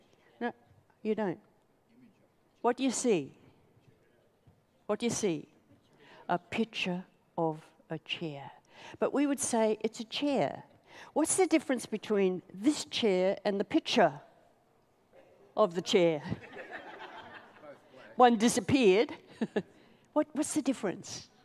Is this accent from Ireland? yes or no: no; Australia; I ended up being a missionary in Australia, back in my hometown. I'd been to Hobart, taught in Winnerleah, and I'd gone to Sydney, and I was in Sydney as a youth worker.